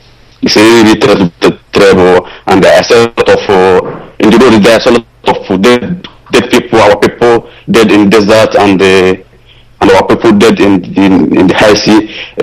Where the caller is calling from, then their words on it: Germany; I'm calling from Germany.